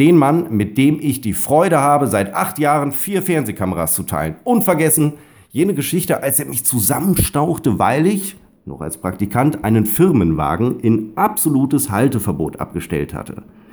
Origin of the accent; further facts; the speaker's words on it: North Rhine-Westphalia, Germany; accent: Westphalian; jedoch stieß mein westfälischer Dialekt auf Ablehnung. Dieses Dialektes war ich mir bis dato nie bewusst.